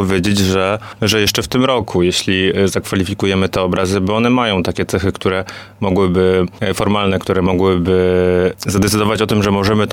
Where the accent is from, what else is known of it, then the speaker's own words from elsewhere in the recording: Kasinka Mała, Lesser Poland, Poland; My jesteśmy z Małopolski, jesteśmy z takiej małej, malowniczej miejscowości, Kaśninka Mała.